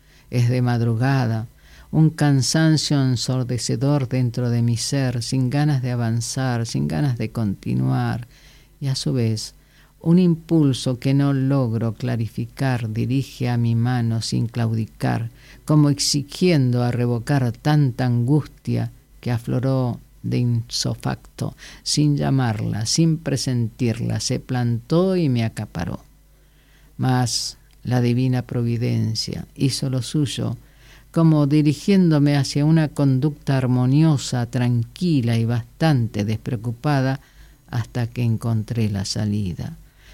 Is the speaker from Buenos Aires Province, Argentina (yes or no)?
no; Resistencia, Chaco, Argentina; born there; also born or lived in Río Gallegos; now in Buenos Aires, Argentina; Y yo nací en Río, en Resistencia, anduve por Río Gallegos, ahora estoy por Capital.